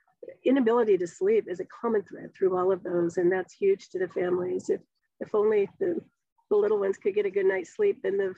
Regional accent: California, United States; I grew up in Northern California.

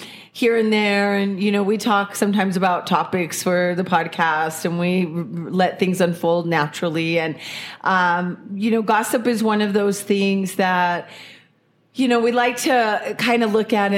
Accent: Colorado, United States; we grew up in Southern Colorado

